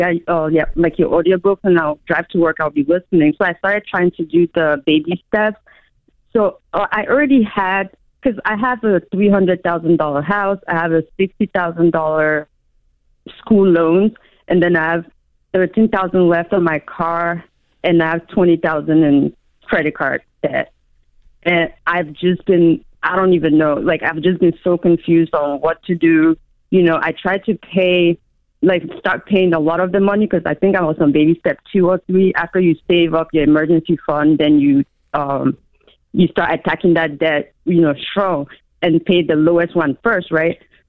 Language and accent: English; Maryland, United States; Hi, no, I'm from Maryland.